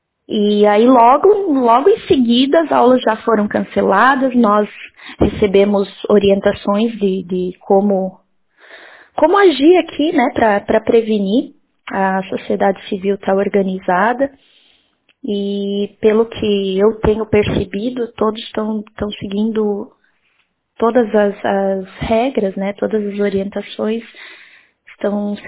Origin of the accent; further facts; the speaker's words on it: Ibicaré, Santa Catarina, Brazil; moved away as an adult; now in Florence, Italy; eu sou de Ibicaré, no meio oeste de Santa Catarina, né? Eu trabalhei durante anos na UNOEF, aqui em Joaçaba, e fui para Florianópolis cursar o doutorado em educação